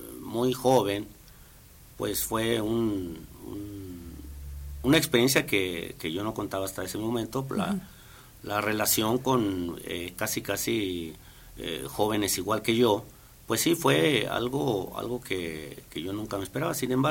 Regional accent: Aguascalientes, Mexico; Soy de aquí de Aguascalientes, toda mi vida he radicado y seguramente aquí será mi última morada.

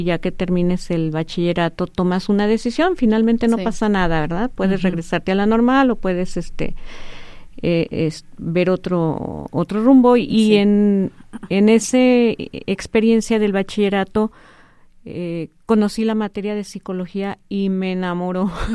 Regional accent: Aguascalientes, Mexico; born there; Soy hidrocálida por nacimiento y por convicción. Amo mi estado, me encanta mi estado. Realmente no me imagino viviendo en el otro lado. Nací aquí en Aguascalientes.

